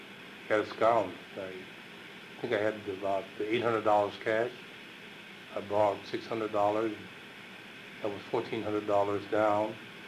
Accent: United States; Now, the youngsters like myself, we grew up here, we didn't really have that kind of a feeling. We're American, we're citizens, we're born here, so this is our home.

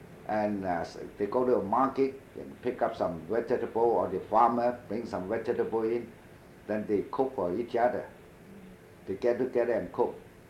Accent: Shenzhen, Guangdong, China; I came from Shenzhen, you know. Shenzhen, they have more people overseas.

